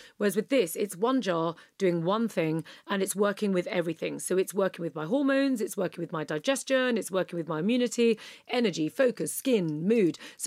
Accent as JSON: {"language": "English", "region": "London", "country": "United Kingdom", "tie": "born there", "said": "It was, you know, it was just North London. It wasn't like I was born randomly in Chinatown or something."}